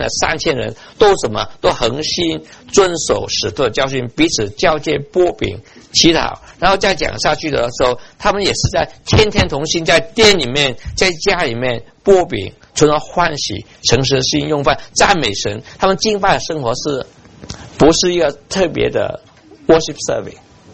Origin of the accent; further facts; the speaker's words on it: Taiwan; 我是在台湾学校长大的，